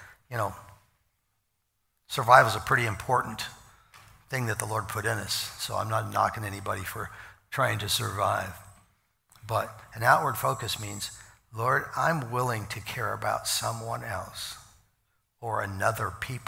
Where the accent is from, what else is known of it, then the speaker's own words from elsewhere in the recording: Iowa, United States; you know, so I'm from Iowa. We never have had good teams, so it just doesn't never make any difference.